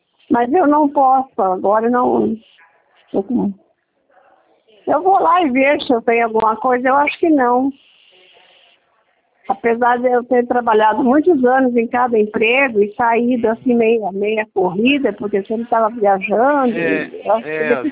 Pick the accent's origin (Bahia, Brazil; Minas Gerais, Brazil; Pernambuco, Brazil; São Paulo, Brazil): São Paulo, Brazil; Franca; eu sou de Franca, lá de São